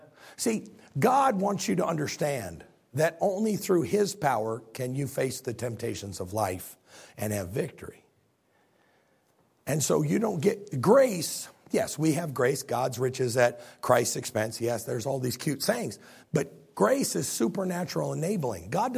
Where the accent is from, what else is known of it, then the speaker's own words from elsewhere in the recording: Chicago, Illinois, United States; Am I talking too fast? I am from Chicago.